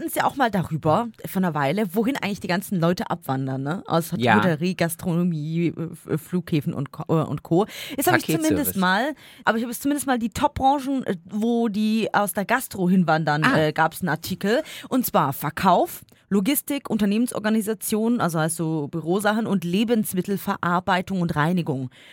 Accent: Bavaria, Germany; Ich bin ja aus dem Allgäu viel Wilderes gewohnt.

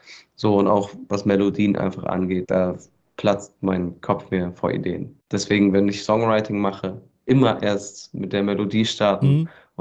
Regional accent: Lohne, Lower Saxony, Germany; Und ich komme ja aus Lohne. Lohne ist ja 99% ist das einfach nur Acker und Feld.

